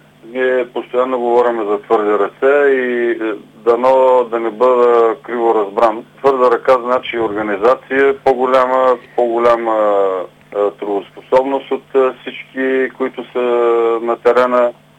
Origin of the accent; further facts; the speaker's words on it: Plovdiv, Plovdiv Province, Bulgaria; аз като пловдивчанин знам за какво става въпрос